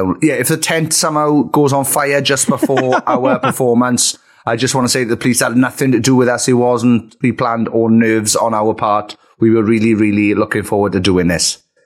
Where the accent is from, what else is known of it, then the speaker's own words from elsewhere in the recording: Wales, United Kingdom; Not quite as Welsh as us, but it was fantastic and I love it.